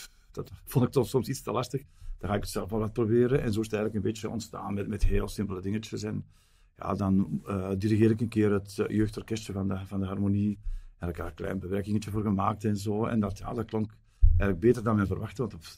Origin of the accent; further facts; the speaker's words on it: Flanders, Belgium; Toen heb ik wel, bij ons in Vlaanderen zeggen ze, ik heb toen zwarte sneeuw gezien.